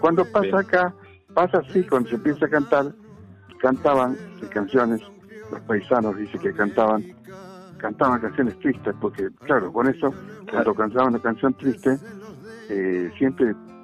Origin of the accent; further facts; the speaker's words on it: Ameguino, Buenos Aires Province, Argentina; Yo soy de Ameguino, estoy en el oeste.